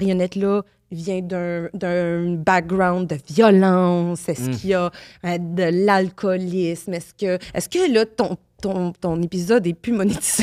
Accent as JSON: {"language": "French", "town": "Liège", "region": "Wallonia", "country": "Belgium", "said": "Je suis de Liège, OK, je m'effrite à un moment donné."}